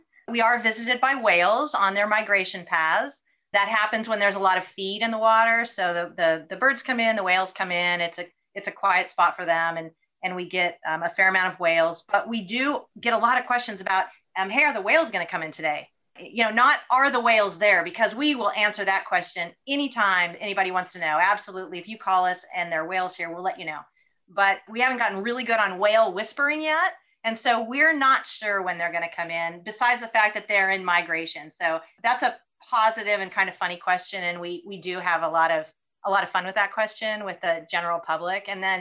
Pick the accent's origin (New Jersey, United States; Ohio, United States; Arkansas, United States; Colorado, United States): Colorado, United States; We grew up in Colorado. And so at that point, I knew that I was going to end up in California by the ocean.